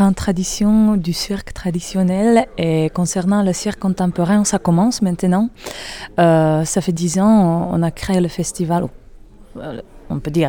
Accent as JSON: {"language": "French", "region": "Prague", "country": "Czechia", "second_language": "French", "said": "Je suis tchèque, je viens de Prague"}